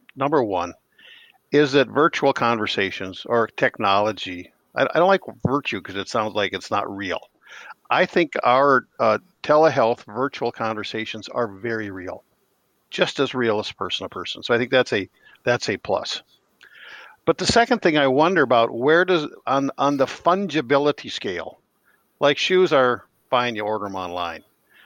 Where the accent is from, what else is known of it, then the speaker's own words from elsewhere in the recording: Iowa, United States; You know, growing up in Iowa, I didn't play hockey